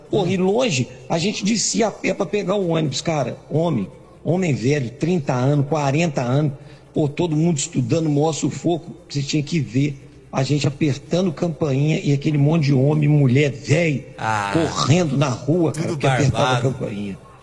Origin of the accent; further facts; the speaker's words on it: Juiz de Fora, Minas Gerais, Brazil; sou de Juiz de Fora.